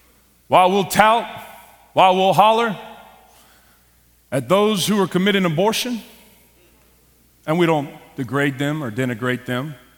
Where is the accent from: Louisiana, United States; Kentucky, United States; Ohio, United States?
Louisiana, United States; I'm from Louisiana, so number five